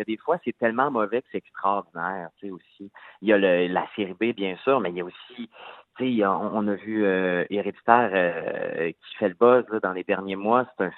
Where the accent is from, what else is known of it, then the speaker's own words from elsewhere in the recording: Sorel, Quebec, Canada; Ça fait longtemps, je viens de Sorel, puis j'ai envie de faire une espèce de Sorel sanglant.